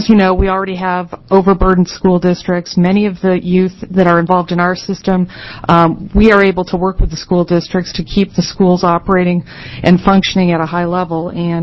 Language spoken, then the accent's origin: English; New England, United States; I'm from New England originally, so of course I picked those states.